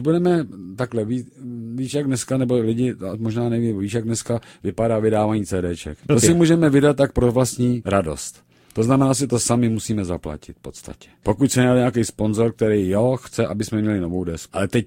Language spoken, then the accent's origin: Czech; Prague, Czechia; born there; narodil jsem se na Žižkově a taky jsem jako lítal po venku